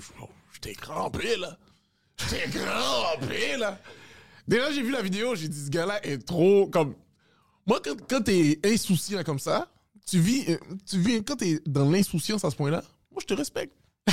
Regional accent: Terrebonne, Quebec, Canada; quand je suis arrivé à Terrebonne, moi j'étais dans les premiers noirs à arriver à Terrebonne

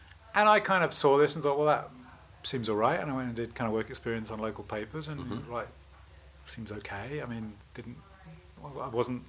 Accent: Bristol, South West England, United Kingdom; Good, very straightforward, kind of, you know, middle class, growing up in Bristol.

